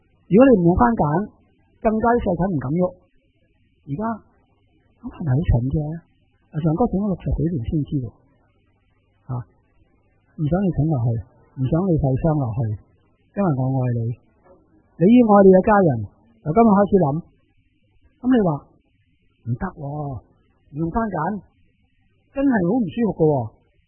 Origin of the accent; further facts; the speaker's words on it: Hong Kong; 人家觉得我们香港人好笑，这么多小孩跳楼